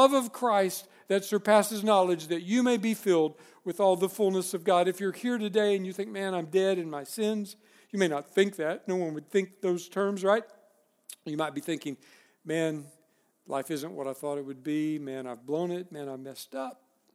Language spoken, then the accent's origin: English; Texas, United States; I'm from Texas, and everywhere in Texas is, well, how big can we make this thing?